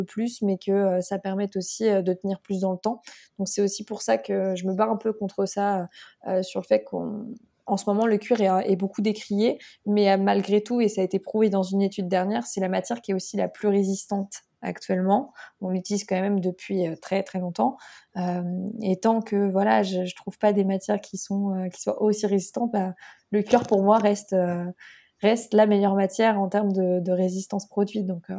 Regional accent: Pays de la Loire, France; parce que du coup, je viens de la Mayenne

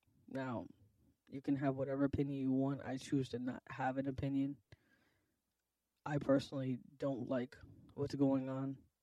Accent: United States; I just have to tell you, like, as an American, say what you want, but we are not by any stretch of the imagination above anyone else.

